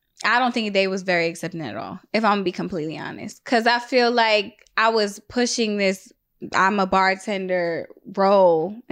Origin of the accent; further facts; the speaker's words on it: Guyana; But we're mixed though. We're from Guyana. So it's like a melting pot.